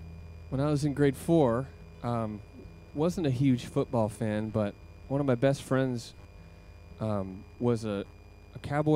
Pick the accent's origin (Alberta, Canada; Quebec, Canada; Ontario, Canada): Ontario, Canada; Windsor; Growing up in Windsor, it's funny, none of us were Detroit Lions fans.